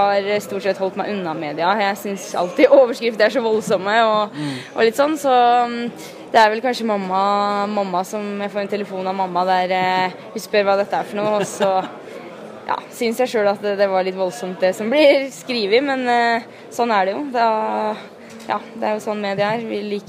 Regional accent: Ytre Enebakk, Akershus, Norway; jeg er en jente fra Ytre Enebakk som kanskje ikke akkurat er så stor

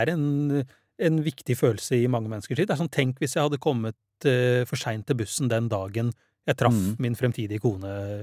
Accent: Porsgrunn, Telemark, Norway; vi er sånn 1995 hjemme i Porsgrunn.

